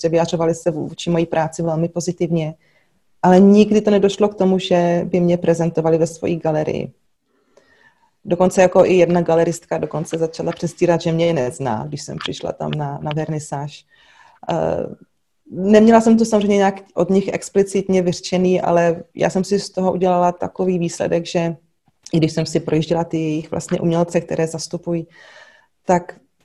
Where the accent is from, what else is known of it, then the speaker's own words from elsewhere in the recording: Prague, Czechia; jsem prostě rodilej Pražák